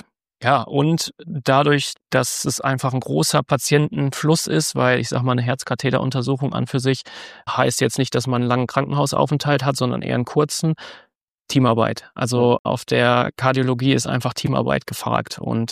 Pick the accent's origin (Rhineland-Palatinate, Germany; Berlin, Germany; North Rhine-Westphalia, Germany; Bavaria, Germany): North Rhine-Westphalia, Germany; born there; ein Dialekt ist es nicht. Ich komme auch nicht so weit weg jetzt hier. Also ich komme aus dem Sauerland gebürtig.